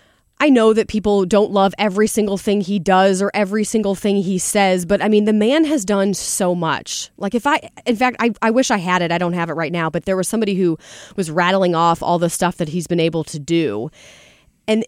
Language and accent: English; Chesterfield, Missouri, United States; I remember, I grew up in Chesterfield, and so my family and I, sometimes we'd go to late night pancakes or something